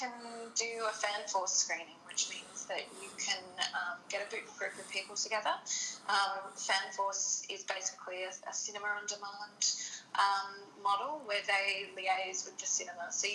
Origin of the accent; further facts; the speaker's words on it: Australia; despite the fact that I am Australian